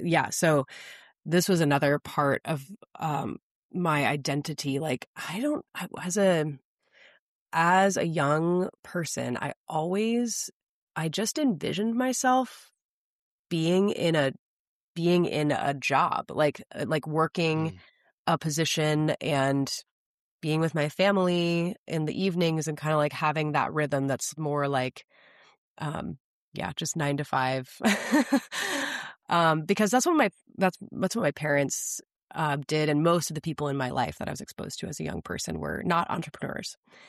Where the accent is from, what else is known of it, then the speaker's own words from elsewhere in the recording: Midwest, United States; I grew up in the Midwest, so I didn't have a ton of education in the realm of climate science.